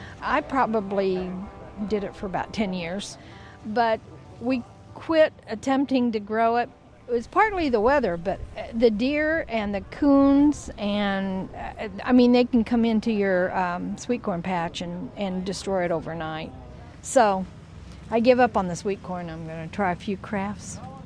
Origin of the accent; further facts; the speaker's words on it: Tennessee, Illinois, United States; from Tennessee, Illinois.